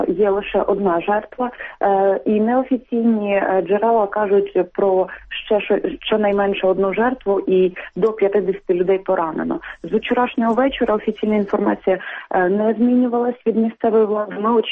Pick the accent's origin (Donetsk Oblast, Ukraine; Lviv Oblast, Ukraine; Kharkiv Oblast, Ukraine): Donetsk Oblast, Ukraine; Donetsk; ставлення донеччан до подій в Україні і у нашому рідному місті